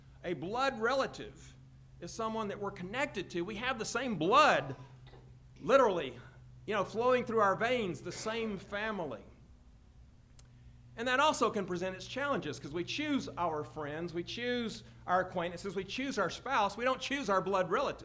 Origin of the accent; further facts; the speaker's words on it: Columbus, Mississippi, United States; But I love my hometown, and I would like to go back and see Columbus, Mississippi.